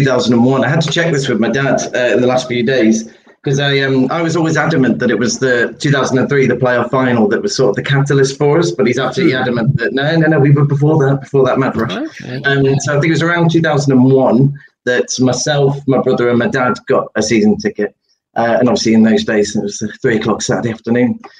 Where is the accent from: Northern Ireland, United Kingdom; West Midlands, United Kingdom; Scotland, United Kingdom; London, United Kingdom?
West Midlands, United Kingdom; Stafford; Me and my brother, my family, and obviously my folks and my sister, we grew up in Stafford.